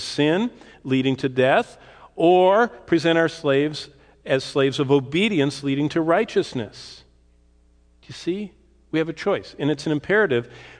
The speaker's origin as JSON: {"language": "English", "town": "Bath Township", "region": "Michigan", "country": "United States", "tie": "born or raised there", "also_born_or_lived": "Lansing / East Lansing", "said": "I mean, I grew up in Lansing, East Lansing, Bath Township, in this unpaved road"}